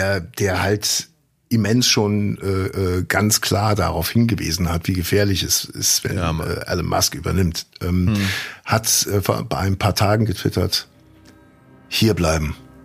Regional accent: Cologne, North Rhine-Westphalia, Germany; Also komm, ich komme aus Ehrenfeld.

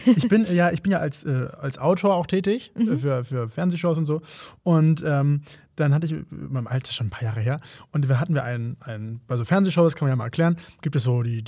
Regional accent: Hamburg, Germany; Ich bin Hamburger.

